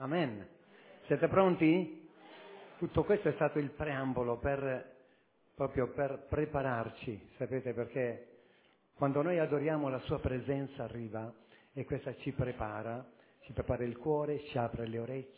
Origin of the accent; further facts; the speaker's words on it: Sicily, Italy; non solo a Catania, nella mia regione, io sono siciliano, siamo laggiù